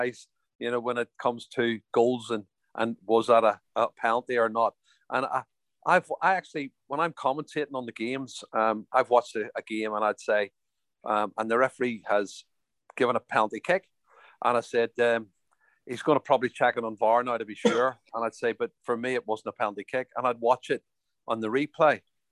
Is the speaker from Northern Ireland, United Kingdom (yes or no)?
yes; Belfast, Northern Ireland, United Kingdom; It's a story of me growing up in Northern Ireland and my life and times growing up in West Belfast, and how I transitioned from playing Gaelic football in hurling to being a soccer player.